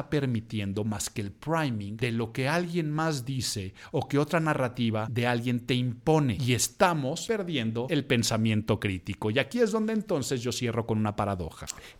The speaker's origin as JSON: {"language": "Spanish", "country": "Mexico", "said": "Yo puedo como mexicano decir, el país está de la fregada en tantas cosas"}